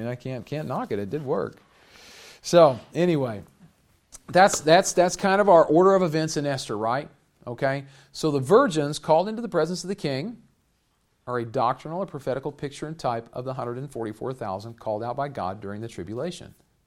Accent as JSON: {"language": "English", "country": "United States", "tie": "born or raised there", "said": "I mean, yeah, I grew up in America, so I kind of know what, you know, Jesus is about and stuff like that."}